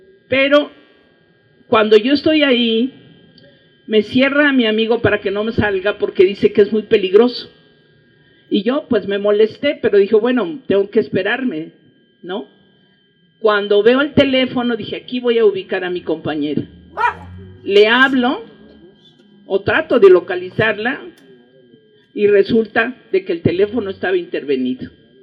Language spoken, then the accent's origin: Spanish; Taxco, Guerrero, Mexico; Y yo soy de Guerrero, les quiero decir, yo soy de Taxco, Guerrero.